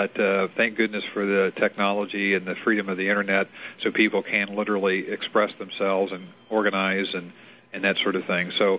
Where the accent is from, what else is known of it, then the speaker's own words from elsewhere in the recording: Kansas, United States; I've been a Republican since I was in the high school, my home state of Kansas